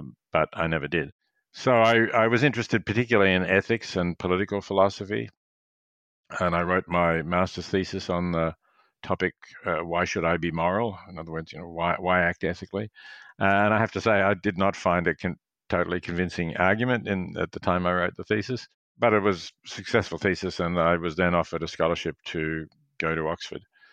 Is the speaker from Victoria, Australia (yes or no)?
yes; Melbourne, Victoria, Australia; So we became comfortably off after a few years. I went to school in Melbourne. I think I got a reasonably good education.